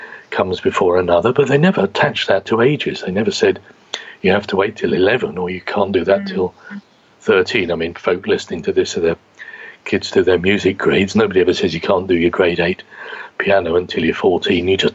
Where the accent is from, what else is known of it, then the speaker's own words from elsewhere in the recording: London, United Kingdom; as kids growing up in East London.